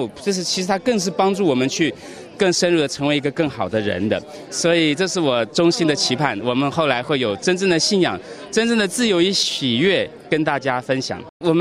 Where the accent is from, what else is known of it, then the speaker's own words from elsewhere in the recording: Taiwan; 我自己是从台湾来的，我是中国的神父，